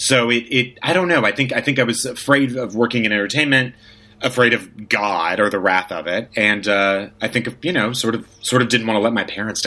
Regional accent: El Paso, Texas, United States; I mean, I grew up in El Paso, Texas, which is a fairly, you know, it's a city for sure, but I grew up in a very, on the west side of town

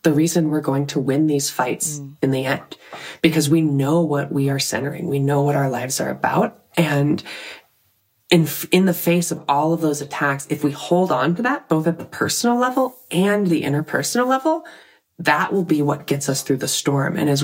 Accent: Missoula, Montana, United States; When I gave a speech last year at my hometown, Missoula Pride

